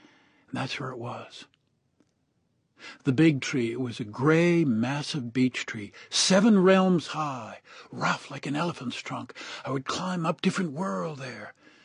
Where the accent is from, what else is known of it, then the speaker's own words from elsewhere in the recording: Boston, Massachusetts, United States; I grew up in Pill Hill, the edge of Boston. It's a wonderful neighborhood of big old-fashioned houses, and I was 7 when we moved in.